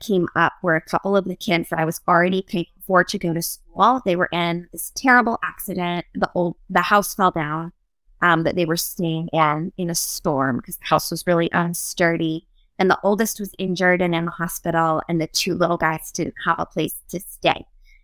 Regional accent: Broadway, United States; so I grew up in Broadway. My husband grew up in Franklin.

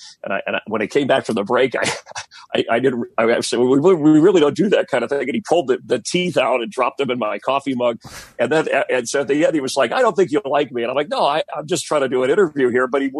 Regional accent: Miami, Florida, United States; I'm from Miami, and he was a broadcast sportscaster in Miami.

